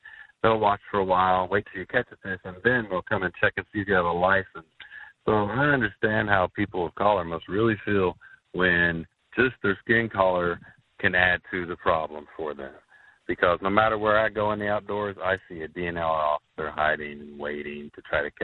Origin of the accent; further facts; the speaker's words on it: Indiana, United States; I'm from Rush County, Indiana.